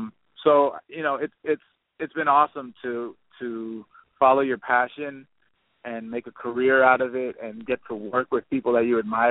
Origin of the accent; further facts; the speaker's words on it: Miami, Florida, United States; also born or lived in Los Angeles / New York; I was doing a lot of big music videos and living in Los Angeles at the time, even though I'm from Miami. My career took me from New York to L.A.